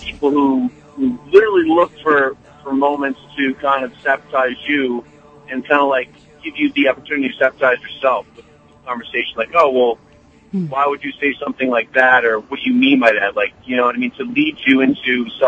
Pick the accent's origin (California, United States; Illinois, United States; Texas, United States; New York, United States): New York, United States; now in Jersey Shore, United States; I'm from New York, and I drive back to Jersey Shore.